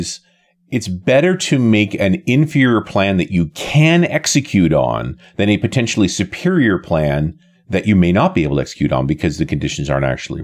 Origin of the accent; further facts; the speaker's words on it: Canada; accent: Canadian; also born or lived in Tauranga, New Zealand; I'm actually Kiwi born. Raised briefly, but then grew up in Canada, so I sound like Canadian, although most people say I sound like an American.